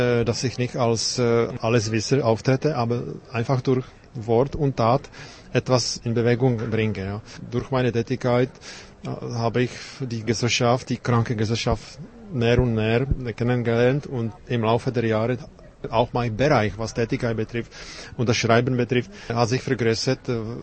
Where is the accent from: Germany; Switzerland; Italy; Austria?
Switzerland; now in Czech Republic; offiziell ab Mitte 2003 bin ich als Schweizer, Auslandsschweizer mit Dauerbewilligung in der Tschechischen Republik als engagierter Bürger und Journalist tätig.